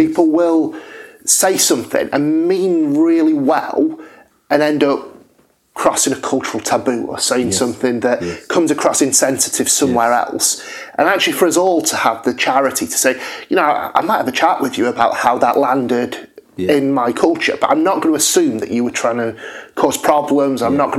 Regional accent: United Kingdom; we are learning to think the best as white British people of people of other cultures

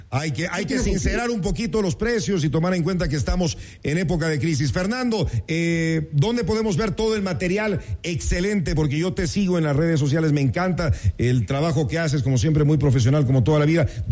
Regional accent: Ecuador; lo que tenemos que hacer como ecuatorianos, primero, pues preferir lo nuestro.

